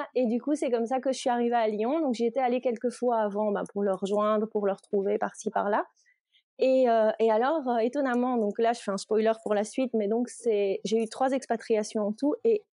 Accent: Nandrin, Wallonia, Belgium; Je viens de Belgique, je viens d'un patelin près de Liège qui s'appelle Nandrin, où il n'y a pas grand-chose, il y a les vaches notamment.

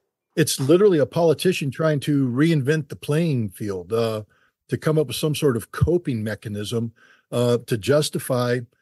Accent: Germany; I grew up in Germany in the late 1970s, early 1980s

